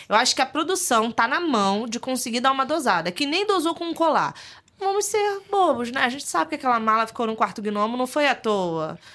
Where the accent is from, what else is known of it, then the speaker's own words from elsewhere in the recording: Rio de Janeiro, Brazil; eu sou do Rio de Janeiro e do subúrbio do Rio, e divas não estão só na Zona Sul.